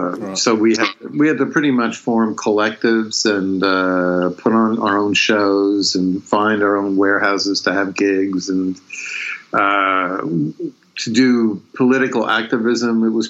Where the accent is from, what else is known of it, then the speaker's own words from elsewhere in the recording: New York, United States; growing up in New York in the 70s was, pretty much it was all around, along with London, New York was pretty much the ground zero for punk rock as well as for rap.